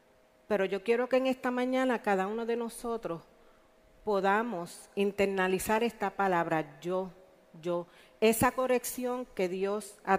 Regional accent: Ponce, Puerto Rico; yo soy natural de Ponce, y mientras vivía allá, mis dos hijos eran pequeños

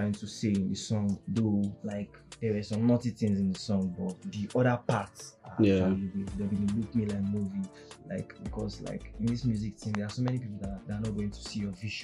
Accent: Nasarawa, Nigeria; I'm from Nasarawa State. I'm an Igon boy.

